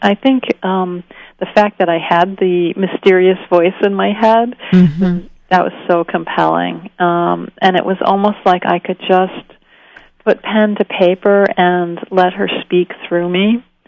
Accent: Syracuse, New York, United States; I grew up in Syracuse, and I think growing up in a place like that, it's

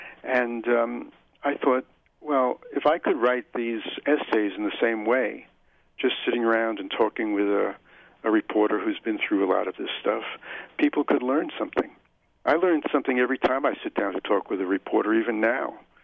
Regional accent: Rockaway, New York, United States; I'm a New Yorker. I know I come from the outer boroughs of New York, Rockaway.

